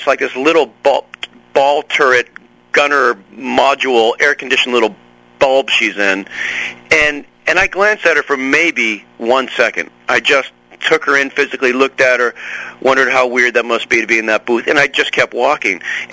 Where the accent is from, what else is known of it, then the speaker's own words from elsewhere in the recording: New England, United States; You know, I don't know anything about dairy farms, even though I'm from New England.